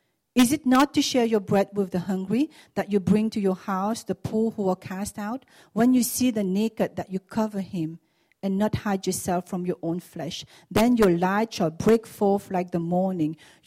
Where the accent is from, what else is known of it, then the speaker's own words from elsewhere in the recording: Mauritius; born there; I happen I was born in Mauritius